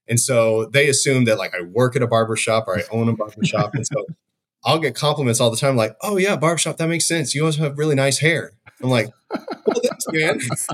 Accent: Arlington, Texas, United States; So I grew up in Texas in the Dallas Fort Worth area, a city called Arlington. It's right between Dallas and Fort Worth.

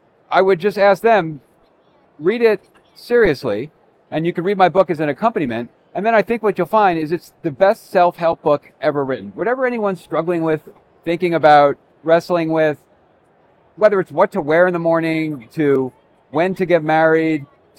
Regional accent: New Jersey, United States; New Jersey.

